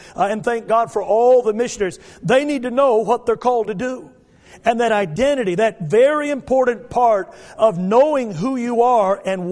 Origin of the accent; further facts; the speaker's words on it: United States; Even though I love America and I identify myself as an American, there are a lot of negative and bad sides to our country.